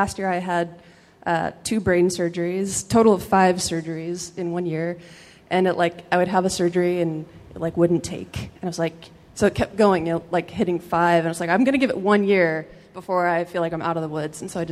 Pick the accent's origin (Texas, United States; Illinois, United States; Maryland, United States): Texas, United States; San Antonio; Texas, San Antonio.